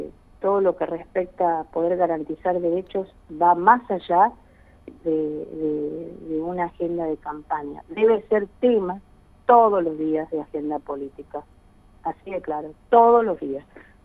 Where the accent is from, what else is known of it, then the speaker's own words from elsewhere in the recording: Catriel, Río Negro, Argentina; yo procedo de la localidad de Catriel, bien ahí en la puerta norte de la Patagonia